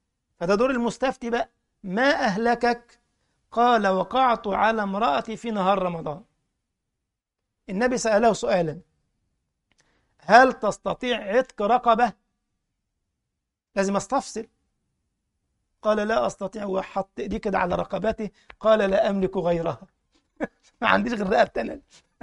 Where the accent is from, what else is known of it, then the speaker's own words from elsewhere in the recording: Egypt; احنا بنسميها الكفة عندنا في مصر